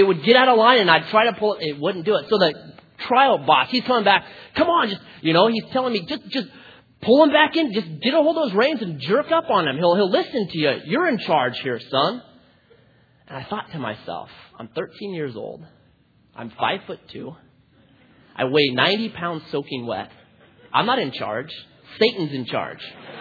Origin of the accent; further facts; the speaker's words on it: Oregon, United States; I'm from Oregon. We've got horses up there. It's natural.